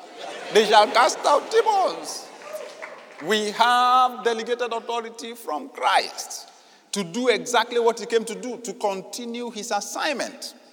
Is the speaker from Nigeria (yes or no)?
yes; Nigeria; I grew up in the Yoruba culture that I grew up from, I heard over and over again, Satan is powerful.